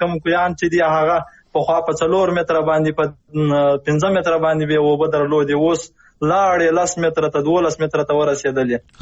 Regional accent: Farah, Afghanistan; moved away; زه اصلي د فراه ولایت یم چې دا ډیر وخت نم د کلی نه لري یم

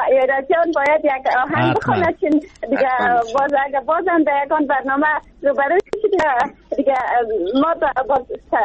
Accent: Afghanistan; ما از افغانستان هستیم.

